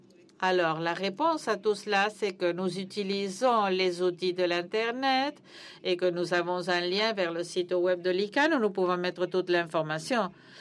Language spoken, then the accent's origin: French; Yemen; Je suis membre du NCUC. Je viens du Yémen, un pays qui a beaucoup souffert ces dernières années.